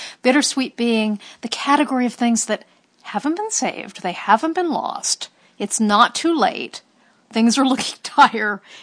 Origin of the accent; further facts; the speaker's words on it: Redlands, California, United States; which remind me of my hometown of Redlands.